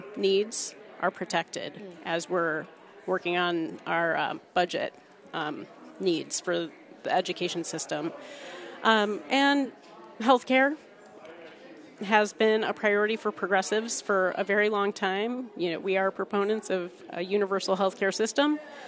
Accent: Vermont, United States; We're all from Burlington and Winooski.

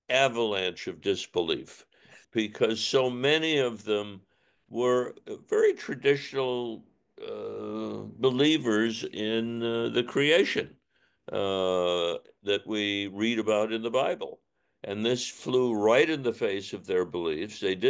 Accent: Connecticut, United States; I mean, I was growing up in Connecticut, and how's a little Connecticut kid get excited about this at 13 years old?

